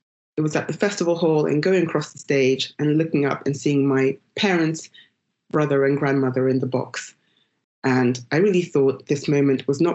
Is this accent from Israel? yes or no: no; United Kingdom; so I'm African-British, my parents are African, I'm British by virtue of being born here and having spent the majority of my life here.